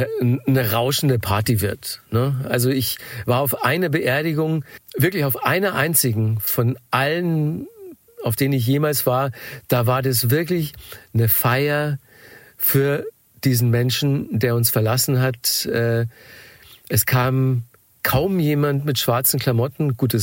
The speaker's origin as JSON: {"language": "German", "region": "Bavaria", "country": "Germany", "said": "ich bin ja ursprünglich aus Bayern und ich bin streng katholisch erzogen worden"}